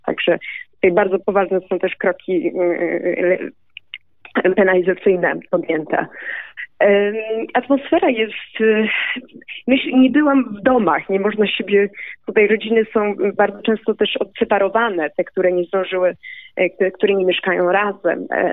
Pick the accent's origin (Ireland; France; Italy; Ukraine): Italy; Rome, Lazio; Ja jestem z Rzymu, także w Rzymie jeszcze ta fala północna, która jest bardzo inna.